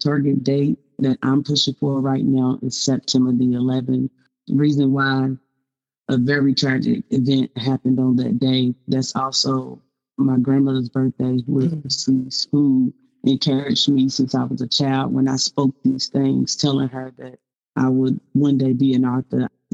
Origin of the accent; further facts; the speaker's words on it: Kentucky, United States; I'm going to speak about basically me growing up, how I grew up in North Central Kentucky